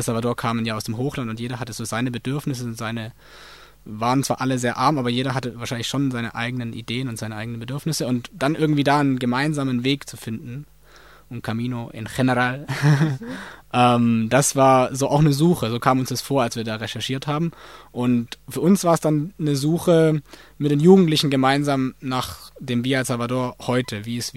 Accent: Germany; wie weit für mich als Deutscher die Sicht auf diese peruanische Industrie

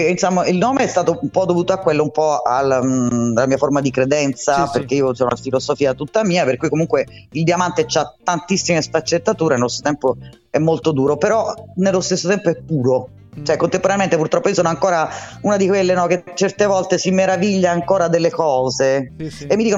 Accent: Calabria, Italy; io vengo da Calabria e cominciai con degli amici, con dei gruppetti locali

